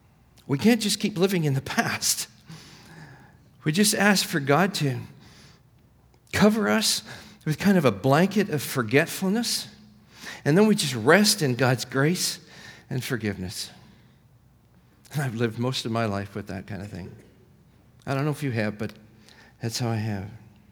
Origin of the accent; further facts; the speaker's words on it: India; But I was born and raised in India, and my rebellious years was when I was in India as a boarding school student.